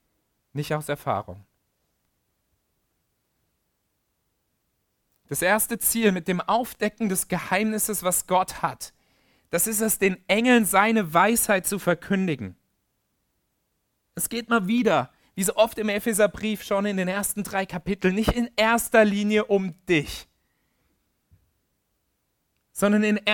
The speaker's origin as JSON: {"language": "German", "country": "Germany", "said": "gestern haben wir als Deutsche daran gedacht, dass vor 30 Jahren die Mauer zwischen Deutschen und Deutschen gefallen ist."}